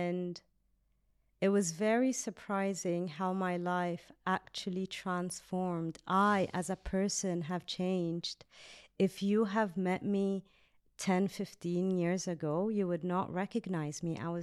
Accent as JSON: {"language": "English", "region": "Abu Dhabi", "country": "United Arab Emirates", "said": "And I thought, I'm from Abu Dhabi, you know, like right."}